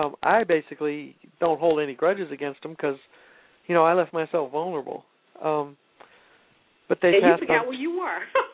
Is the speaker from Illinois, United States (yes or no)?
no; Manhattan, New York, United States; now in Texas, United States; Yeah, because I come from Manhattan and I live in Texas.